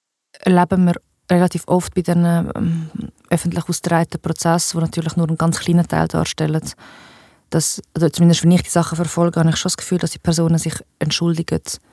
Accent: Switzerland; Bei uns in der Schweiz ist alles immer langsamer und schwerer durch den Föderalismus, das ist so.

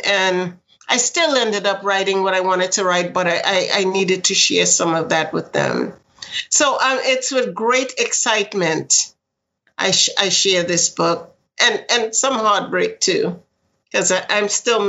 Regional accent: New York, United States; well, I grew up in Queens.

